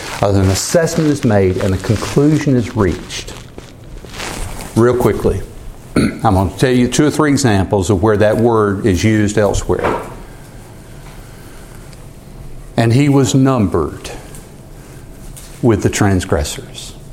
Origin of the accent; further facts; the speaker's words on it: the South, United States; I grew up in the South. Many of you grew up in the South. I've heard this all my life.